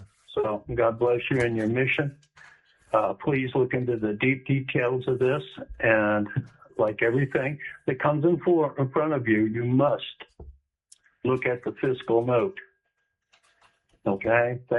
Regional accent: Kenai, Alaska, United States; Oh, by the way, I'm from Kenai, Alaska.

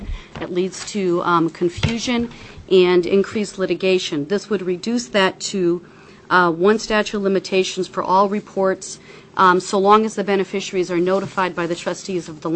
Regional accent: Juneau, Alaska, United States; I'm from Juneau.

